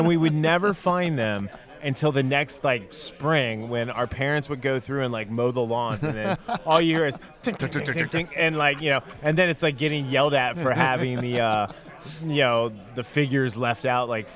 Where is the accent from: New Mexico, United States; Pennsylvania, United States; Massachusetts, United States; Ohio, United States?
Ohio, United States; Cincinnati; like, so when I was a kid, obviously, like, growing up in Cincinnati and, like, Kenner and, like, all this stuff, like, toys were huge in our neighborhood.